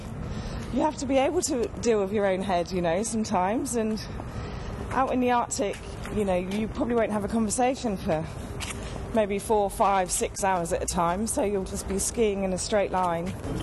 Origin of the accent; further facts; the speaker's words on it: South West England, United Kingdom; Yeah, so I'm from Somerset. I spent a lot of time in the Quantocks when I was younger, walking around, taking the dog out, running.